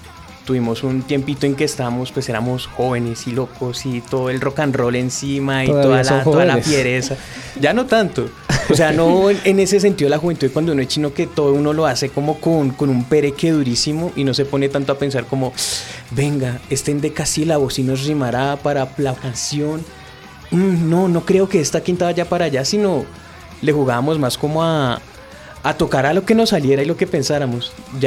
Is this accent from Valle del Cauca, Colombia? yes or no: no; Bogotá, Colombia; Nosotros crecimos en Las Ferias, La Estrada, Santa María del Lago.